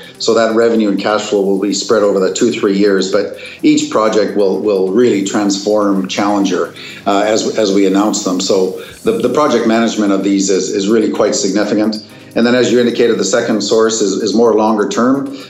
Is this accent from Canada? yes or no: yes; Canada; I'm from Canada